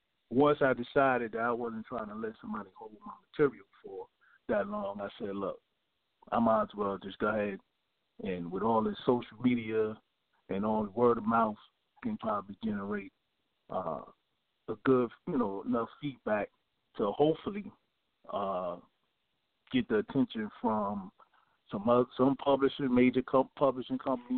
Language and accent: English; Brooklyn, New York, United States; I'm from East New York, Brooklyn.